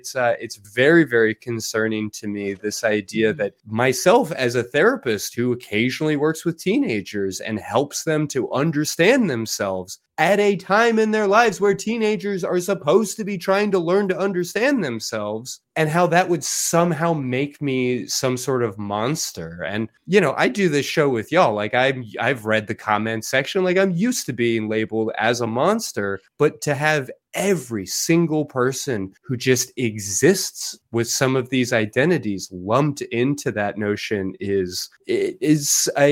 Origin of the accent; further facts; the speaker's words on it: Texas, United States; Like, I refuse to accept your resignation as a Texan.